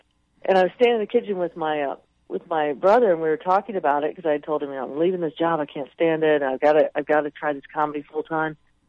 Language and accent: English; Virginia, United States; I was back in the D.C. area. I grew up in Virginia.